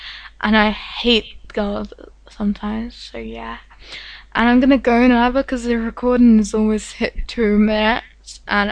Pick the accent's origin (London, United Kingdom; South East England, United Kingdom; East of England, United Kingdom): London, United Kingdom; except some. I'm half Polish and I'm half English, and I'm from London, if you hadn't already guessed.